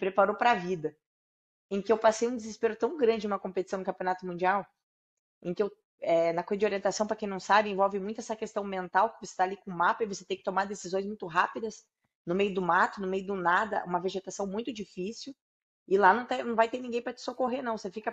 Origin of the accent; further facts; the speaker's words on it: Brazil; nós, como brasileiros, eu sinto que quando a gente vai para fora, a gente traz muita alegria.